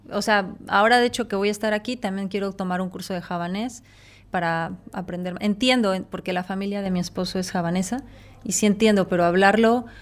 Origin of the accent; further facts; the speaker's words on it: Mexico; born there; also born or lived in Indonesia; Indonesia es mi segundo hogar y México, pues, es el lugar donde nací.